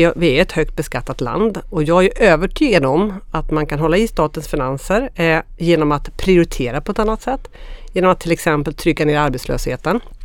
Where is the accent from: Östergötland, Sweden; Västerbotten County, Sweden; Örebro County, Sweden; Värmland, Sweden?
Örebro County, Sweden; Örebro; För mig som örebroare känns det väldigt viktigt att säga att jag bor faktiskt inte i Stockholm, jag vill bara markera.